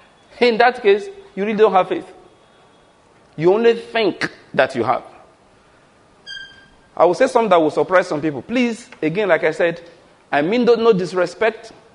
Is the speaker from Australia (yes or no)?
no; Ondo, Nigeria; Ordinary, I'm a man from Ondo State, naturally speaking. If you read the Bible, my Hittiteness and my Amoriteness is Ondo State.